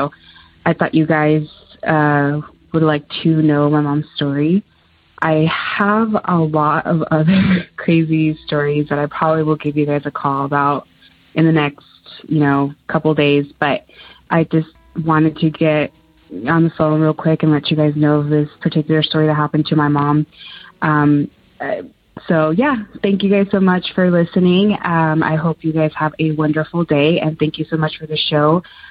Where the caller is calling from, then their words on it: Arizona, United States; I'm calling from Arizona.